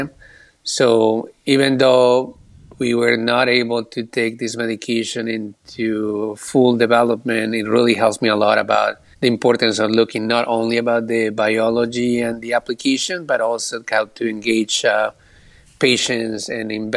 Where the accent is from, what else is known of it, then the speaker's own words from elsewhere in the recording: Colombia; I'm from Colombia.